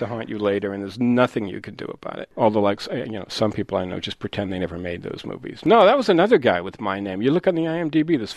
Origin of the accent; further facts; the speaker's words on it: New Hampshire, United States; Well, I'm from New Hampshire, where... where if people have any kind of foreign extraction at all, they can't pronounce their own names.